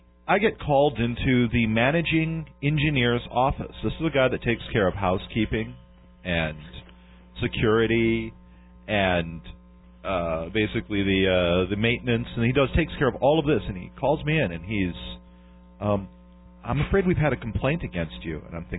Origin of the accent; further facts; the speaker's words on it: Ireland; I'm very fucking Irish, and I was born on St. Patrick's Day.